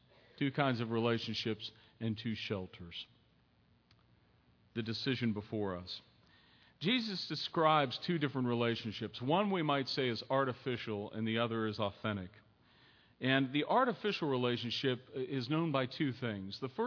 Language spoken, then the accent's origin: English; Pittsburgh, Pennsylvania, United States; I'm originally from Pittsburgh. And so, you know, if I meet someone from Pittsburgh, either at the church or somewhere else, I'll probably look to make a connection, especially if from the same part.